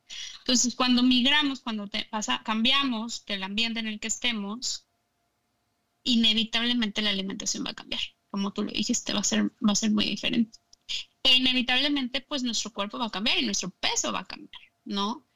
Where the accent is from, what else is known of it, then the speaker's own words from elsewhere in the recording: Puebla, Mexico; now in United States; Yo soy de Puebla, México. Soy poblana.